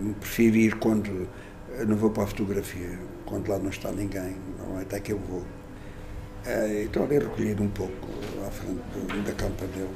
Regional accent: Castelo de Vide, Portalegre, Portugal; born there; nasci em Castelo de Vide, em 1947. Fiquei órfão de mãe quando nasci

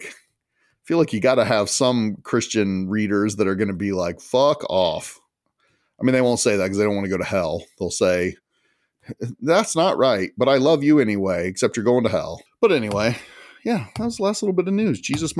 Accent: Midwest, United States; Cause what do I mean, I'm from the Midwest.

